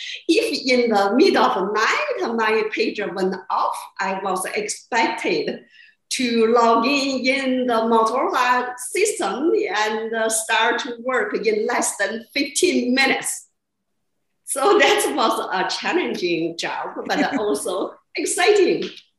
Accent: China; English is a second language; moved away as an adult; now in United States; I grew up in China and came to the United States in 1996.

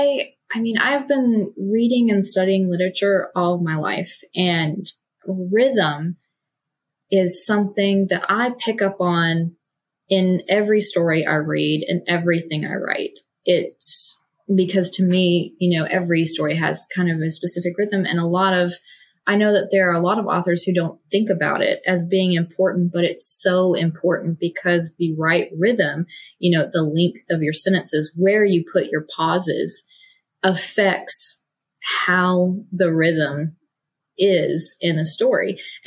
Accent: the South, United States; As a Southerner, that just breaks my heart into a million butter crumbles.

